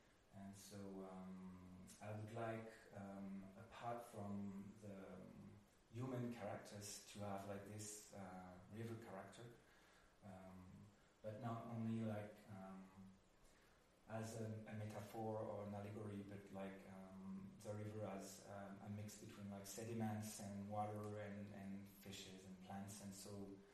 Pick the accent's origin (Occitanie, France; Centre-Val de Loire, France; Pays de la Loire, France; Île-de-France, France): Pays de la Loire, France; Nantes; donc ça c'est inspiré de Nantes, parce que je viens de Nantes